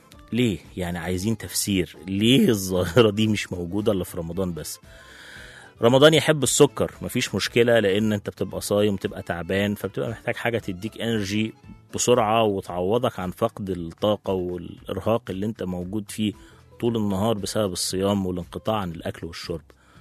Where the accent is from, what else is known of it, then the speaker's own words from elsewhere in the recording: Egypt; هتكلم علينا على قدنا احنا هنا كمصريين